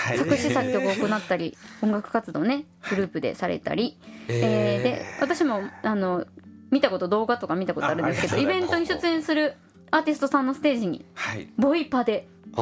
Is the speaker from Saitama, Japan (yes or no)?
no; Kyoto, Japan; 実は1984年京都生まれ京都育ちということで、ここまで私と全く同じプロフィールやわと思って